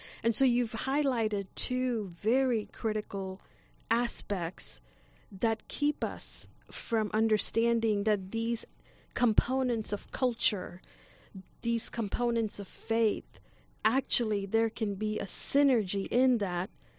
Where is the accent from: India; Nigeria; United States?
India; I am from India.